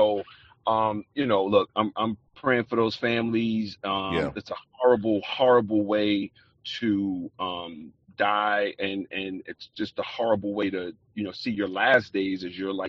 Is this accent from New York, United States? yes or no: yes; New York City, New York, United States; Like, I'm from New York City public housing.